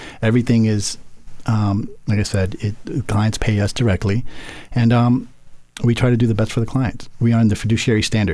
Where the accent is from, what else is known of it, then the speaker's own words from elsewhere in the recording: Boston, Massachusetts, United States; also born or lived in Panama; So I was born in Panama. I moved to Boston when I was about 6 years old. Went to high school, college. My mom just wanted something different for us. So, we moved from Panama to Boston.